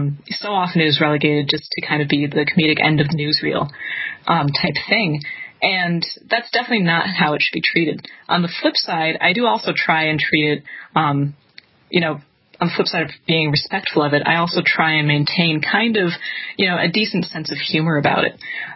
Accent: Wisconsin, United States; it also occurred in my home state of Wisconsin, which, that's just an added bonus for me.

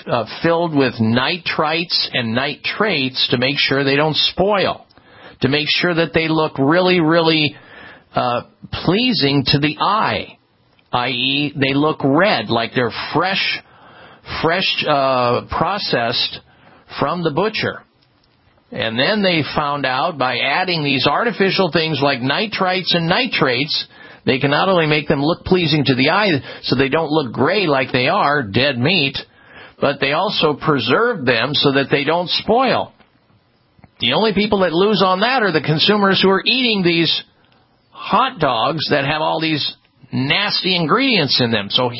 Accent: Midwest, United States; when I grew up in the Midwest, I ate a lot of hot dogs at the ballparks

